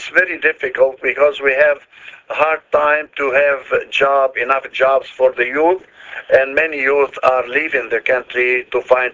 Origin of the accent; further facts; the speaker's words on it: Lebanon; I am from Lebanon